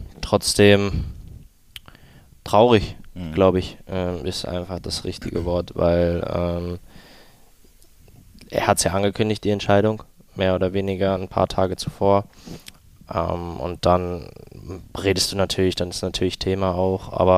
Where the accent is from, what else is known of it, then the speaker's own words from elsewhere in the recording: Northern Germany, Germany; wenn natürlich mit dem badischen Dialekt relativ schnell gesprochen wird, dann bist du als Norddeutscher schon ab und zu mal kurz am Nachdenken.